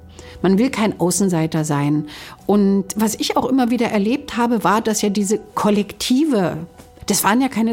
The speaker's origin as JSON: {"language": "German", "region": "East Germany", "country": "Germany"}